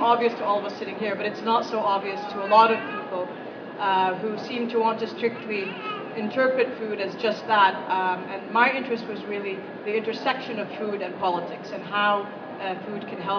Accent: Gaza Strip, Palestine; also born or lived in Arabian Gulf; now in United States; I grew up largely in the Arabian Gulf, summering in Gaza all the time, retaining residency there, moved to the United States, continued to commute back and forth.

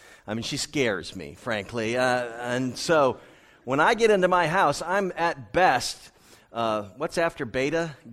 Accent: Northeast, United States; I was raised in the Northeast, but my family has lived in Tallahassee, Florida since 1985, and that's where my parents are.

